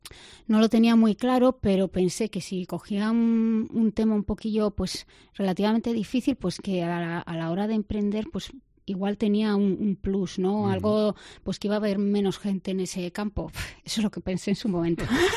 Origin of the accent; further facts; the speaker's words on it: Peralta, Navarre, Spain; Soy de Peralta y, bueno, es un pueblo en el que mucha gente se ha esforzado, ha intentado lanzar un negocio, a algunos les habrá ido mejor, otros peor, pero la verdad es que hay como una trayectoria. Yo he nacido y crecido en ese ambiente